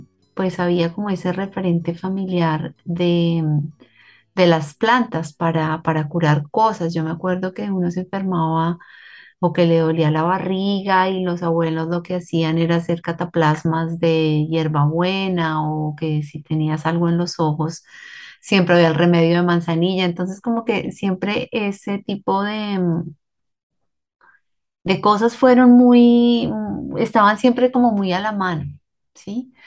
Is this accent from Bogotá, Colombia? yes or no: no; Tunja, Boyacá, Colombia; Yo soy originalmente de Tunja y vivíamos en un barrio de común y corriente de ciudad intermedia